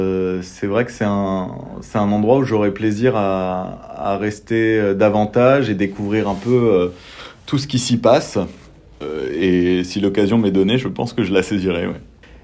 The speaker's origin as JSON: {"language": "French", "town": "Paris", "region": "Île-de-France", "country": "France", "tie": "born or raised there", "lives_now": "Montpellier, France", "said": "moi je suis né à Paris, j'ai grandi à Paris"}